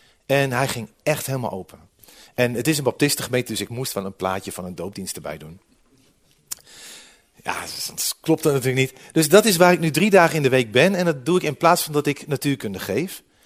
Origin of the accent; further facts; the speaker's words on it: Deventer, Overijssel, Netherlands; ik kom zelf uit Deventer